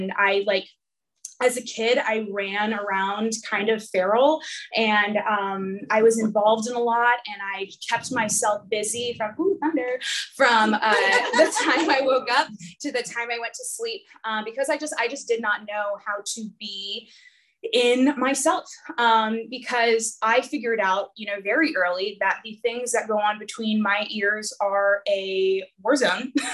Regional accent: Silver Spring, Maryland, United States; So I am from Silver Spring, Maryland, right outside DC. And that was, it was just such a great place to grow up.

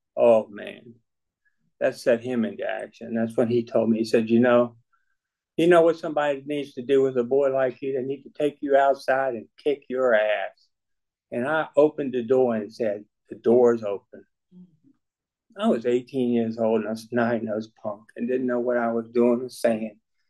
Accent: Sandston, Virginia, United States; I'd be going to Sandston to see my best friends that I grew up with down in Sandston

